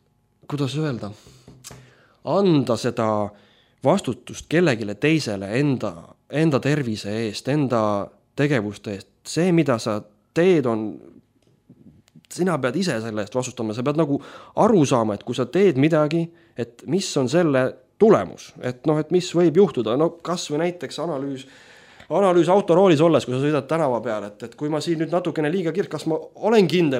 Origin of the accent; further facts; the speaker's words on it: Kehra, Harju County, Estonia; kui ma olin lapsepõlves, olin Kehras